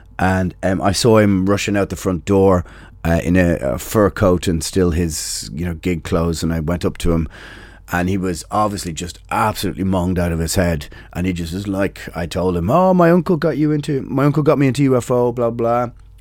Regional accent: Dublin, Leinster, Ireland; especially growing up in Dublin. You saw that in the 80s everywhere.

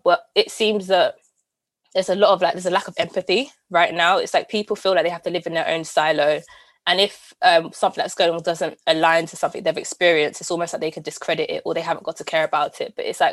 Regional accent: London, United Kingdom; I guess I'm from London, so at the real London

